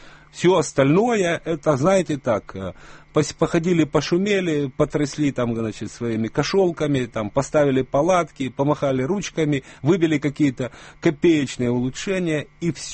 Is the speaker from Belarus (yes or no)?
no; Mykolaiv, Mykolaiv Oblast, Ukraine; в Николаеве оно стоило в моем родном городе 5 рублей